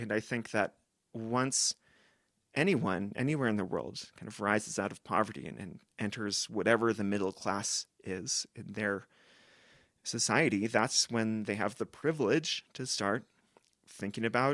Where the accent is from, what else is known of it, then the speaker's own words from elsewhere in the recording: West Coast, United States; And that ties back to us growing up on the West Coast of the US.